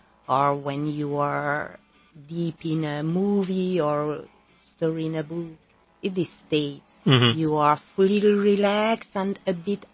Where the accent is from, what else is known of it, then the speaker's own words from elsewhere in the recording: France; accent: French; English is a second language; I'm sorry. I did my best to lose my French accent.